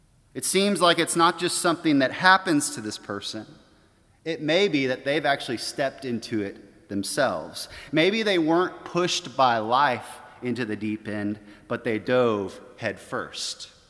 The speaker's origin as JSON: {"language": "English", "town": "Springfield", "region": "Missouri", "country": "United States", "tie": "born or raised there", "said": "I grew up in Springfield, Missouri. And every so often in the midsummer heat, we would go down to the city of Branson."}